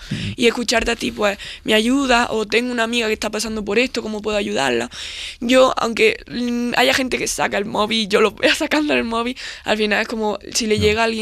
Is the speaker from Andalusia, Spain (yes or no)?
yes; Armilla, Andalusia, Spain; soy de Armilla, en un pueblo, bueno, ciudad ya de Granada.